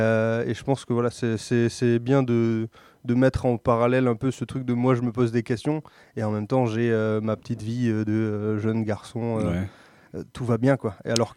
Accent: Castres, Occitanie, France; De Castres.

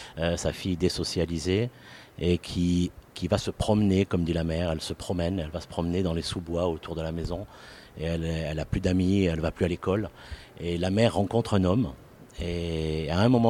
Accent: Marseille, Provence-Alpes-Côte d'Azur, France; je suis Marseillais. Et en tant que Marseillais, c'est un peu la Méditerranée qui rencontre.

